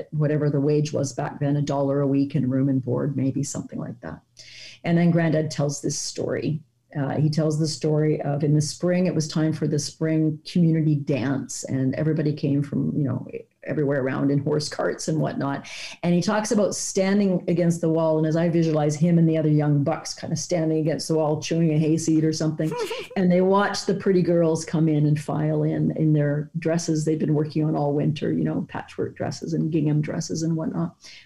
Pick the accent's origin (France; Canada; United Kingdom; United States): Canada; British Columbia; So fast forward, I grew up here on Vancouver Island with my grandparents in the same town.